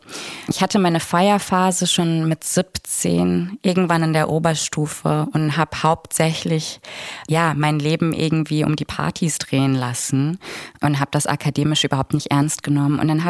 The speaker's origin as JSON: {"language": "German", "town": "Münster", "region": "North Rhine-Westphalia", "country": "Germany", "tie": "born or raised there", "said": "Ich bin ja in Münster geboren und da auch aufgewachsen in NRW, gar nicht so weit weg von dir."}